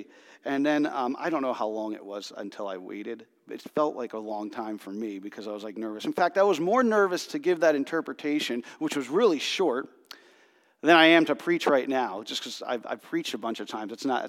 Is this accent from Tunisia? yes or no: no; New Jersey, United States; I'm Italian and I'm from New Jersey. So what it means if you're born in New Jersey and you're Italian, you grew up Catholic.